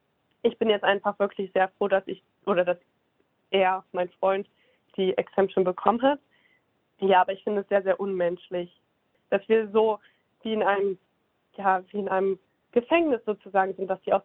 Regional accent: Saxony-Anhalt, Germany; ich komme aus Sachsen-Anhalt

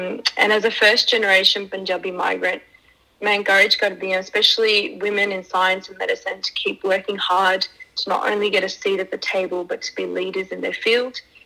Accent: Griffith, New South Wales, Australia; also born or lived in New Zealand; ਮੈਂ ਨਿਊਜ਼ੀਲੈਂਡ ਦੇ ਵਿੱਚ ਬੋਰਨ ਸੀਗੀ, ਤੇ ਜਦੋਂ ਮੈਂ 1 ਸਾਲ ਦੀ ਸੀਗੀ ਮੇਰੀ ਫੈਮਿਲੀ ਆਸਟ੍ਰੇਲੀਆ ਮੂਵ ਹੋ ਗਈ ਸੀਗੀ, ਤੇ ਆਸਟ੍ਰੇਲੀਆ ਮੂਵ ਹੋਏ ਬਿਕਾਜ਼ ਮੇਰੇ ਡੈਡ ਨੂੰ ਪਹਿਲਾਂ ਤੋਂ ਖੇਤੀ ਦਾ ਬਹੁਤ ਸ਼ੌਂਕ ਸੀਗਾ, ਤੇ ਮੇਰੇ ਭੂਆ ਜੀ ਪਹਿਲੀ ਮੂਵ ਹੋ ਗਏ ਸੀਗੇ ਇੱਕ ਛੋਟਾ ਜਿਹਾ ਪਿੰਡ ਜਿਹੜਾ ਨਾਂ ਹੈਗਾ ਗ੍ਰਿਫਿਥ

